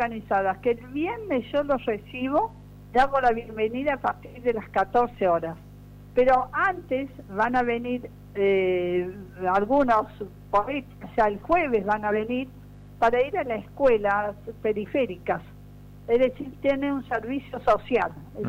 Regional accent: Río Cuarto, Córdoba, Argentina; born there; moved away as an adult; now in Córdoba, Argentina; yo vivía, siempre he vivido en el Cerro de las Rosas, nací en Río Cuarto, después me casé, me fui a vivir a Córdoba

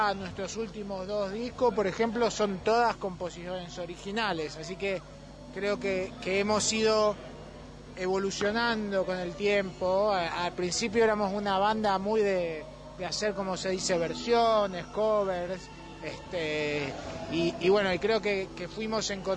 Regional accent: Buenos Aires, Argentina; somos la gran mayoría de nosotros somos de Buenos Aires

